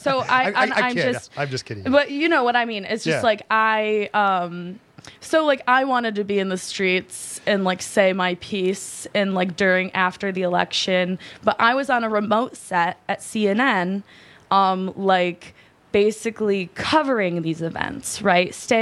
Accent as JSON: {"language": "English", "town": "Detroit", "region": "Michigan", "country": "United States", "tie": "born or raised there", "said": "I grew up in Detroit watching Kwame Kilpatrick, be, run our city"}